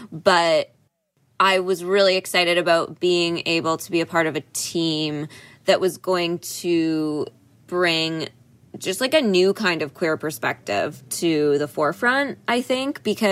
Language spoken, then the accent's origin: English; Canada; now in Los Angeles, United States; there's a weird magnetism to other Canadians down here in LA, especially. Like, you find yourself just meeting someone and connecting with them and then finding out later that, oh, they're also Canadian.